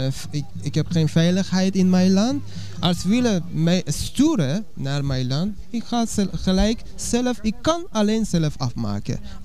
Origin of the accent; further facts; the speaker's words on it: Iran; Dutch is a second language; Ja, ik kom uit Iran